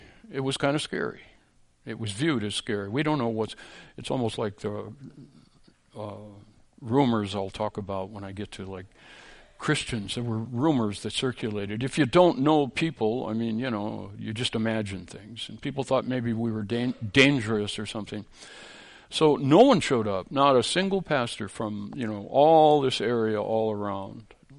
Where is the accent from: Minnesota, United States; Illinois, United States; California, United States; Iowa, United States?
Minnesota, United States; Minneapolis; There was a little church up in north central Minnesota. I come from that territory. Really, I was raised in Minneapolis.